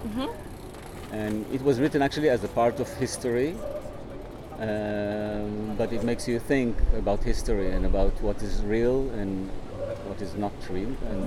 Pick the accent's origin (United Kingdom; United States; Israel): Israel; now in Jerusalem; I'm an artist from Israel. I live in Jerusalem.